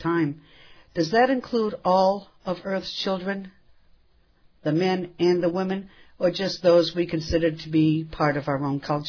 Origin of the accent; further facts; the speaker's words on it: Massachusetts, United States; I'm from Massachusetts.